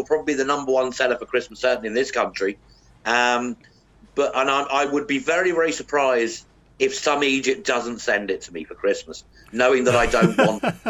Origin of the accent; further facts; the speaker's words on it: England, United Kingdom; moved away as an adult; now in Ireland; in my hometown in England, many, many years ago, before I even moved to Ireland